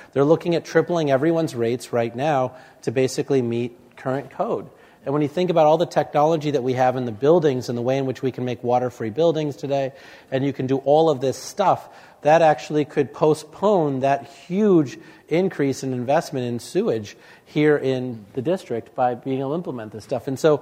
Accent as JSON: {"language": "English", "region": "Illinois", "country": "United States", "tie": "born or raised there", "said": "I grew up outside of Chicago and, you know, the unemployment rate there is about 4.5%."}